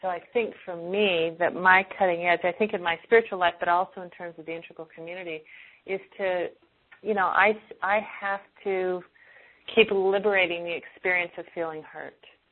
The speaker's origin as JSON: {"language": "English", "town": "Salt Lake City", "region": "Utah", "country": "United States", "tie": "born or raised there", "said": "my hometown."}